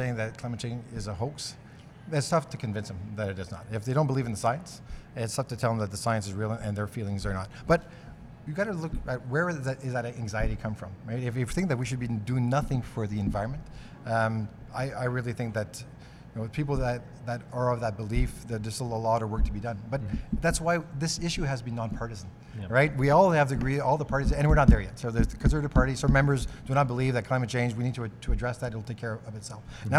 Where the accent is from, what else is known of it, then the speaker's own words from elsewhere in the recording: Kapuskasing, Ontario, Canada; And growing up in Kapuskasing, we had to make sure that our suits were able to have a snowsuit under.